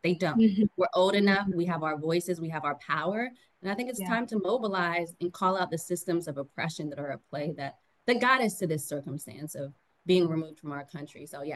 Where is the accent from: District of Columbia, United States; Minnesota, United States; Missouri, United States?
District of Columbia, United States; Washington; me struggling with my identity as an Ethiopian person, growing up in Washington, D.C.